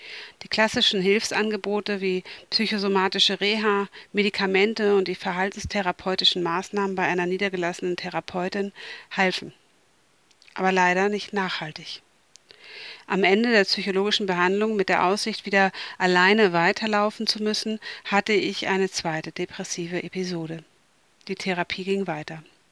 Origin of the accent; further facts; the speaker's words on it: Northern Germany, Germany; Moin, moin, wie man bei uns in Norddeutschland sagt.